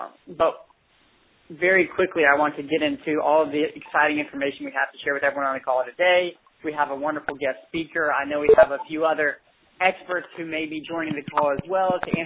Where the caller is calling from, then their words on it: Florida, United States; I'm calling from Florida after finishing my 13-hour day so at the office